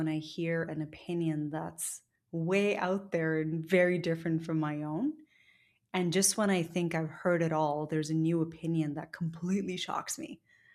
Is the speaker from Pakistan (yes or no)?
yes; Lahore, Punjab, Pakistan; now in United States; I come from the Gujar clan, which is people of the milk. And so they would go door to door in our small community in Lahore, Pakistan, distributing milk.